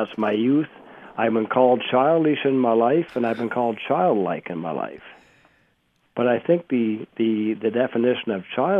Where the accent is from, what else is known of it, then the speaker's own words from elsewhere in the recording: Canada; When I go back to my hometown up in Canada, I see miners that I worked with a long time ago if they're still living.